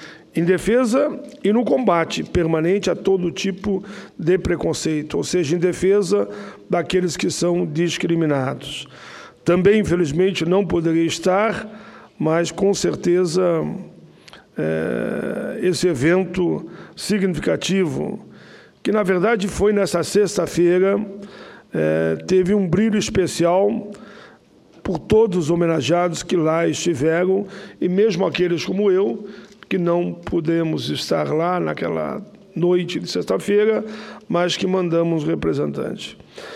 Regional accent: Caxias do Sul, Rio Grande do Sul, Brazil; born there; Eu, que sou lá do sul do Brasil, nascido em Caxias do Sul, Rio Grande do Sul

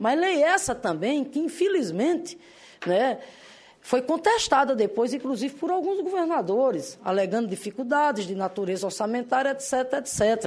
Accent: Rio Grande do Norte, Brazil; na condição de professora que sou, lá do Rio Grande do Norte

